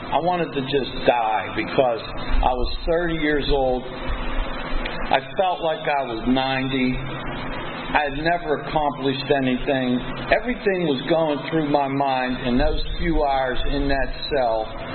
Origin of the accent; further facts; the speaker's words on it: Pennsylvania, United States; in front of Bill's Bar on Carson Street on the south side. That's where I'm from. Maybe I'm from Bill's Bar. I don't know. I've lived there a lot, but south side.